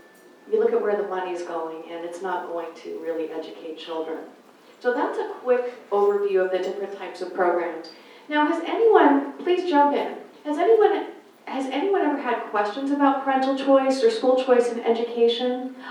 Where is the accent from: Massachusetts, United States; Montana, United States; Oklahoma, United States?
Massachusetts, United States; Boston; I'm of Irish descent from Boston originally.